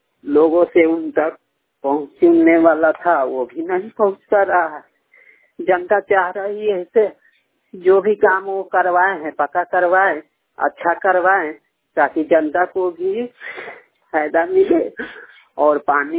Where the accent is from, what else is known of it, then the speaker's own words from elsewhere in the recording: Muzaffarpur, Bihar, India; मुजफ्फरपुर के निवासी है और बिहार राज्य के रहने वाले हैं।